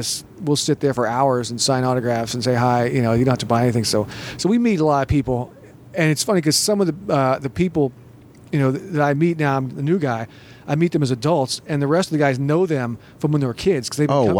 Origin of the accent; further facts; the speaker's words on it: Texas, United States; moved away as an adult; now in Las Vegas, United States; I'm Texas myself.